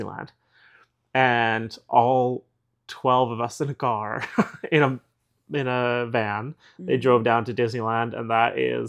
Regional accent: Winnipeg, Manitoba, Canada; also born or lived in Whitehorse; But I remember when I was a kid, we moved from Whitehorse to Winnipeg, actually.

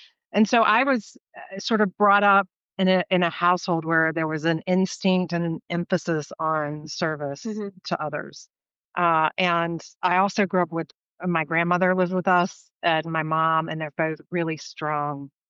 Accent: Charlotte, North Carolina, United States; also born or lived in Hickory; So I'm a Tar Heel, born and bred. I grew up in Charlotte, and I was born in Hickory in the mountains.

